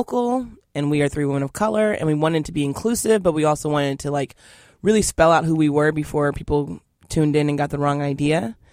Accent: Seattle, Washington, United States; That we are from Seattle?

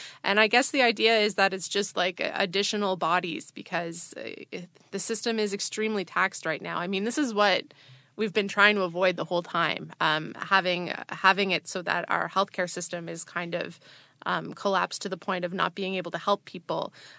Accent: Prince Edward Island, Canada; I actually happen to be from the eastern part. So I'm from Prince Edward Island, which is like 4 hours away from Halifax.

